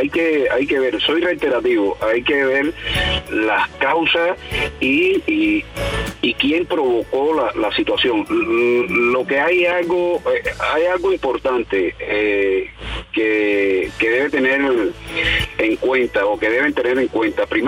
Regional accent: Cuba; moved away as an adult; soy cubano.

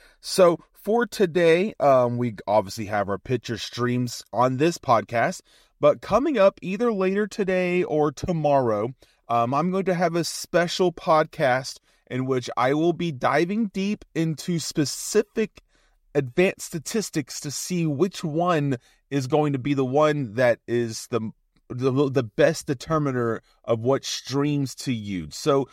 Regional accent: Houston, Texas, United States; personally, I've lived through a few hurricanes growing up in Houston.

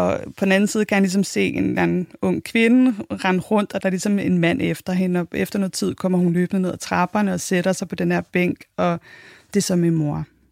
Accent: Copenhagen, Capital Region of Denmark, Denmark; Jeg blev født i 1984. Jeg er københavner.

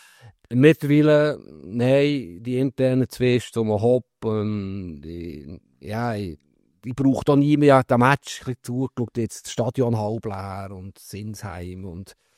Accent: Bern, Switzerland; Ich bin in Bern aufgewachsen und Neuenburg ist nahe, wie wir sagen.

